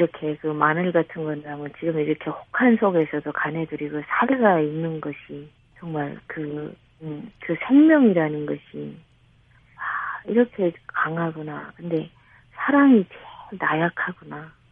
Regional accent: North Korea; now in South Korea; 내가 북한 사람이라는 그거 자체를 내가 이렇게 그냥 울타리를 치고 살았던 것 같아요.

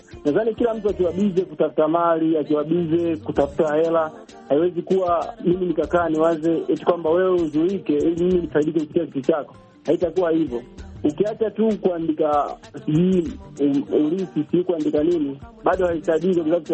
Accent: Mpwapwa, Dodoma, Tanzania; natokea Dodoma Mpwapwa, ndani Mpwapwa.

